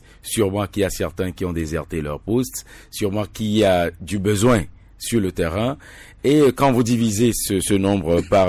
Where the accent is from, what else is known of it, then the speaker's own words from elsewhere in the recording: Togo; parce que je suis Togolais